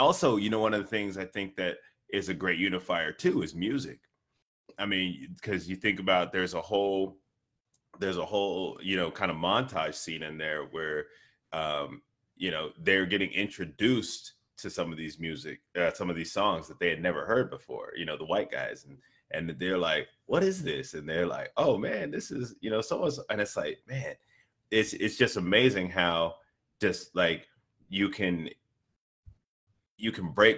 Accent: California, United States; growing up in California, Bay Area, that's something that we've never even known

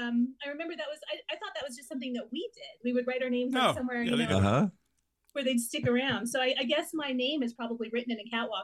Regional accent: San Diego, California, United States; born there; also born or lived in England / Atlanta / Alaska / Los Angeles; No, I lived in England, actually, when I was a little kid, and I came back when I was about 7 or 8. I was born in San Diego, and then I moved to Atlanta and Alaska and all those places, but then I moved to L.A., and then I came back to San Diego.

